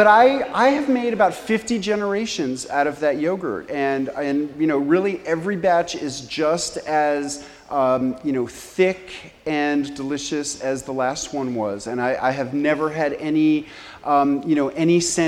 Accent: New York City, New York, United States; Like growing up in New York City, what people in the rest of the country call kosher dills, what we in New York City call sour pickles

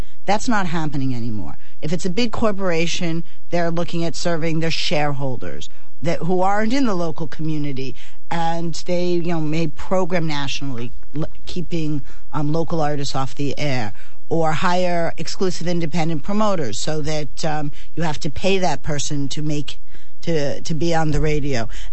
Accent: United States; I'm from Washington

